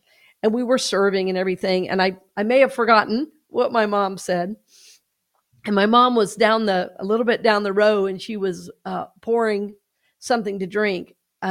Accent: Atlanta, Georgia, United States; I grew up in Atlanta.

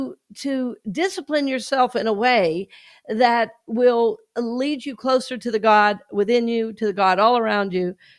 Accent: Atlanta, Georgia, United States; I grew up in Atlanta.

